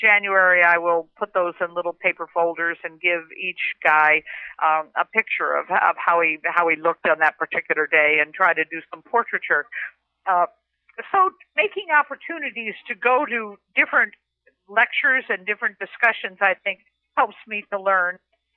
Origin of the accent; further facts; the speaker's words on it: New York, United States; The Roeblings built the Brooklyn Bridge, and being a New Yorker and having traveled that bridge an awful lot.